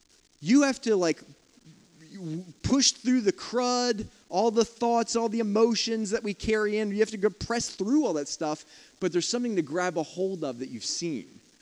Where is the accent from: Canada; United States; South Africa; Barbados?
South Africa; I guess Americans don't say sorted. Where I'm not sorted. I'm sorted. I'm being a South African again. Sometimes it comes out.